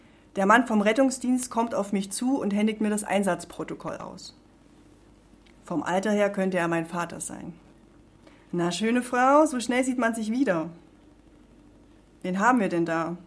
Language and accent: German; Erfurt, Thuringia, Germany; ich bin eine Erfurter Autorin